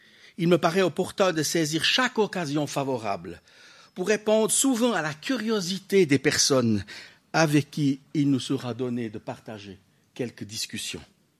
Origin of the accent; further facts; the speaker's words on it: Vaud, Switzerland; J'attends, on est Suisse, on essaye d'être discret, pas trop faire parler de nous. En plus de ça, on est Vaudois.